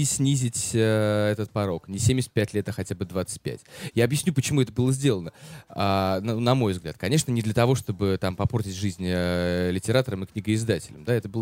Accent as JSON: {"language": "Russian", "region": "Saint Petersburg", "country": "Russia", "said": "у меня все бабушки блокаду здесь пережили. Я с детства слушал все эти разговоры и рассказы. И, конечно, как любой петербуржец"}